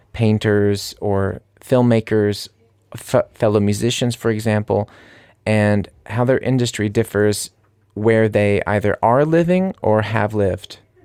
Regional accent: United States; now in Munich, Germany; I'm an American living here in Munich.

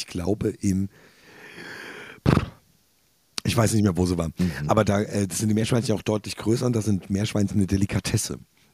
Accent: Hesse, Germany; auf jeden Fall ist es in meiner Region städtischer als bei dir, mein Freund. Aber gut, ich komme aus dem Raum Frankfurt und bin jetzt 29 Jahre alt.

